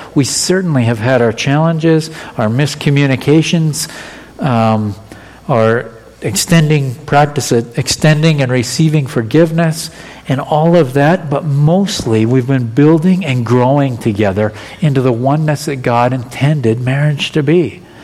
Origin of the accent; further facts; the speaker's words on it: Alberta, Canada; Beverly's from Ontario. I'm from Alberta. So I moved back to Alberta for me and to Alberta for Beverly and started our lives together.